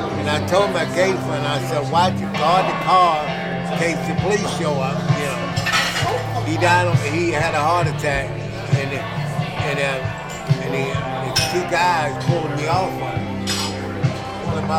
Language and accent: English; Richmond, Virginia, United States; I was born in Richmond, Virginia, and at the Grace Hospital then on Grace Street.